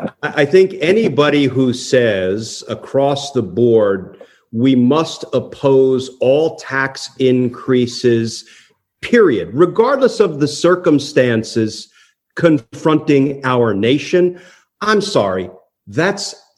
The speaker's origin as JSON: {"language": "English", "region": "New Jersey", "country": "United States", "tie": "born or raised there", "also_born_or_lived": "Brooklyn", "said": "So I was born in Brooklyn, but I'm a gutter kid from Jersey. I grew up in Jersey."}